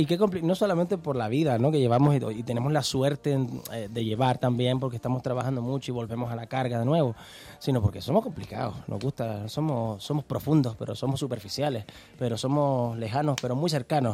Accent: Canary Islands, Spain; accent: Canarian; A ver, tenemos la suerte de siempre se habla, ¿no?, del acento canario, un acento muy agradable

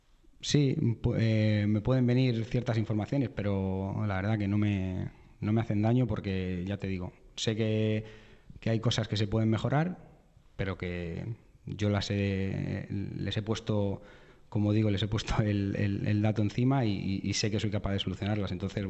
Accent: Madrid, Community of Madrid, Spain; soy de Vallecas, de que soy rayista

